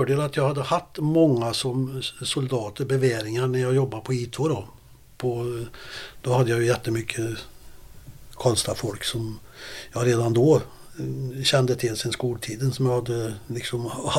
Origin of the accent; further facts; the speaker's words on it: Karlstad, Värmland, Sweden; Då var jag hemma i Karlstad.